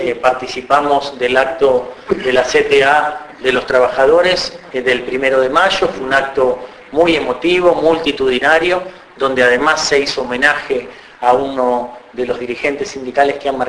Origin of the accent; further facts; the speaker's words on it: Argentina; vamos a defender esto que hemos logrado como pueblo argentino y como trabajadores